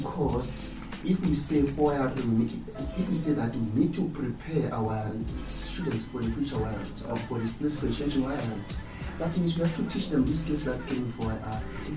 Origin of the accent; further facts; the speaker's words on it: Benoni, Gauteng, South Africa; Yes, I'm from Watville